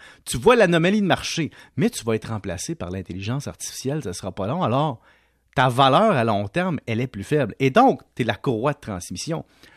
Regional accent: Salaberry-de-Valleyfield, Quebec, Canada; Moi, je viens de Valleyfield

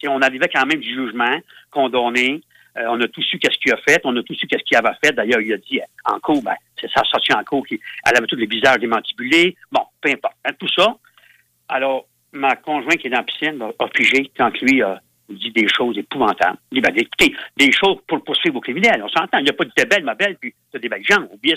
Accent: Quebec, Canada; Chez nous, dans la Mauricie, il y en a 4-5 qui vont peut-être laisser.

